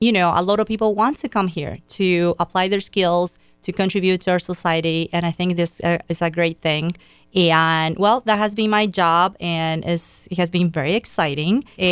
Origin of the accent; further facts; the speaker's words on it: Paraguay; English is a second language; moved away as an adult; now in United States; I studied in my home country, Paraguay, where I earned a bachelor's degree in laws. And then I moved to the U.S. where I did the Juris Doctor's degree at University of Miami.